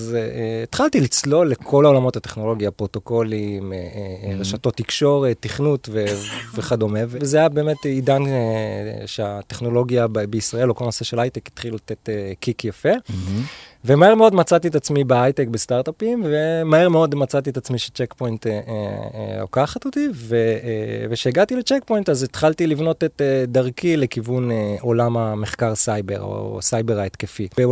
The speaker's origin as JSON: {"language": "Hebrew", "town": "Rishon LeZion", "region": "Central District", "country": "Israel", "tie": "born or raised there", "said": "אני בן 43, גדלתי בראשון לציון, ילדות נורמלית ורגילה"}